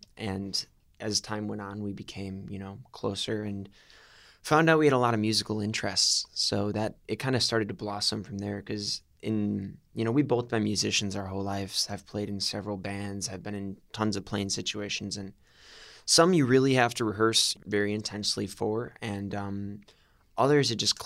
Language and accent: English; Brookfield, United States; Yep, I grew up in Brookfield.